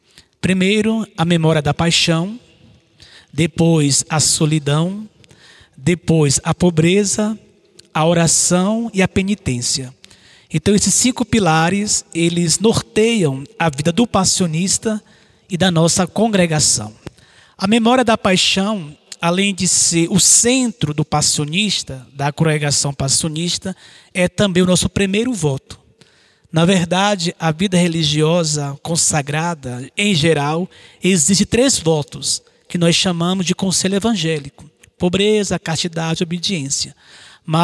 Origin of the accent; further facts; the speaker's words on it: Itabuna, Bahia, Brazil; Eu sou natural da cidade de Itabuna, Bahia, sou baiano e faço parte dessa congregação passionista.